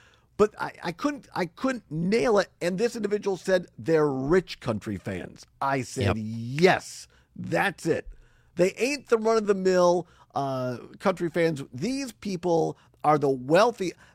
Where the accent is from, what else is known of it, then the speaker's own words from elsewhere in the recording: Richland Center, Wisconsin, United States; now in Madison, United States; I grew up in Richland Center. I've now spent half my life in Madison. And I love Madison, Wisconsin.